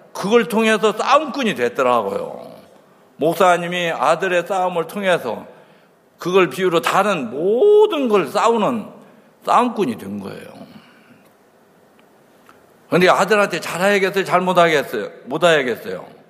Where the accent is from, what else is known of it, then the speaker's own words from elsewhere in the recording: Chungcheong, South Korea; 저는 충청도 사람이고 아주 둔해요.